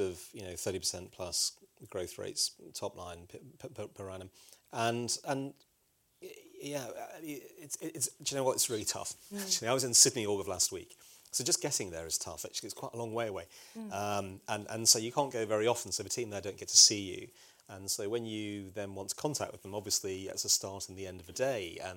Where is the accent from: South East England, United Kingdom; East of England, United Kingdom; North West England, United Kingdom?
North West England, United Kingdom; Liverpool; I'm a Scouser, I come from Liverpool.